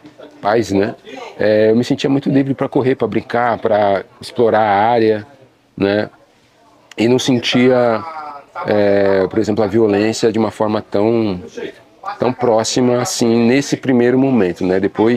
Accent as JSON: {"language": "Portuguese", "town": "Santos", "region": "São Paulo", "country": "Brazil", "tie": "born there", "also_born_or_lived": "Guarujá", "said": "Eu nasci em Santos, minha família toda, ela é de Santos. Meu bisavô, enfim, chegou, ele é cabo-verdiano, chegou em Santos. Então, toda a nossa trajetória foi na cidade. Mas vivi parte da minha primeira infância, até os 5 anos, em Vicente"}